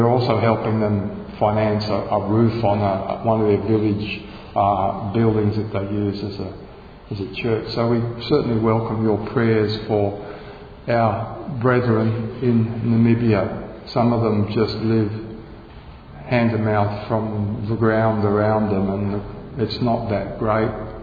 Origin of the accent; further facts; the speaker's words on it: Hobart, Tasmania, Australia; and in Tasmania, where we come from. We come from Hobart, and we have a congregation there of about 16 or so.